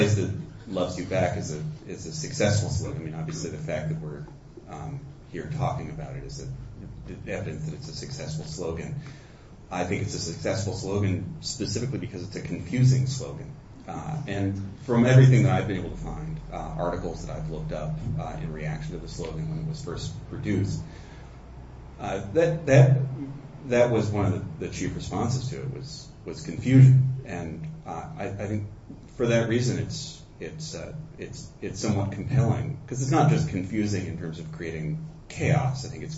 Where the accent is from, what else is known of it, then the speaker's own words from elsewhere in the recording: Philadelphia, Pennsylvania, United States; I was spent growing up in Society Hill, right around all of the tourist exhibits, and it never occurred to me that tourists actually came to them.